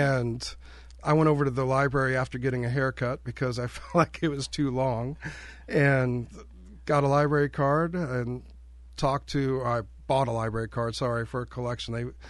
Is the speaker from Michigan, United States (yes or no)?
yes; Ypsilanti, Michigan, United States; also born or lived in South Carolina / Memphis, Tennessee; So I was actually, I hail from Ypsilanti, Michigan. My father was a Navy petty officer, so we've moved all over the place as a kid. I've lived on the West Coast and South Carolina.